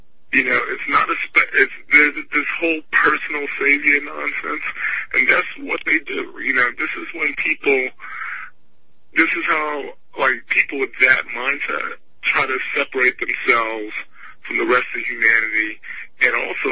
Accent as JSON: {"language": "English", "region": "New York", "country": "United States", "said": "this is why I thank God I'm a New Yorker"}